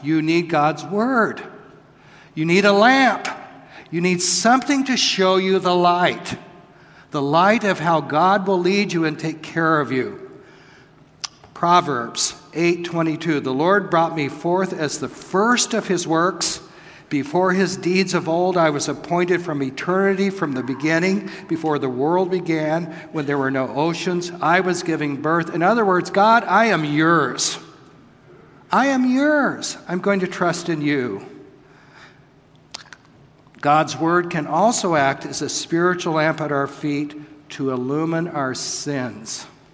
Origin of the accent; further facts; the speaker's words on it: New Mexico, United States; If you're walking near where I grew up in New Mexico at a high altitude